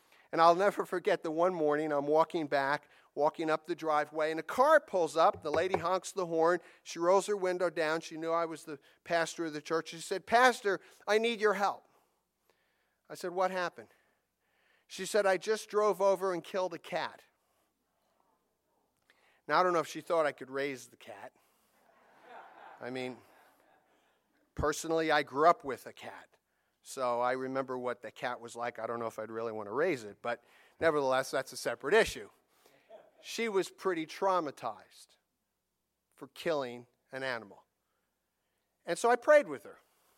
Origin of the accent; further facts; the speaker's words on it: England, United Kingdom; Because we're English people. We're English speaking people. I know the people in London might not think we speak English. We don't speak the King's English, but we speak a form thereof.